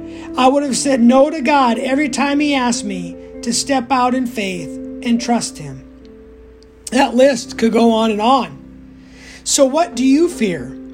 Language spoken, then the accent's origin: English; Texas, United States; Growing up in West Texas, where they catch rattlesnakes and fry them up, creeps me out just writing about it.